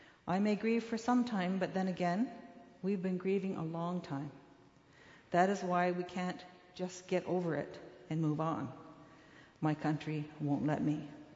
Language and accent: English; Six Nations of the Grand River, Ontario, Canada; I am from the Six Nations of the Grand River. It's about an hour and a half drive on good days.